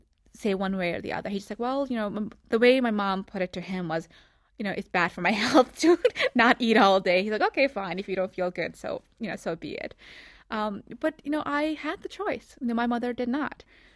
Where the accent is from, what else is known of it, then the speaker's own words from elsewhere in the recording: United States; However, you know, I grew up in America, you know, where feminism is at all time high, and you went to college here and so forth.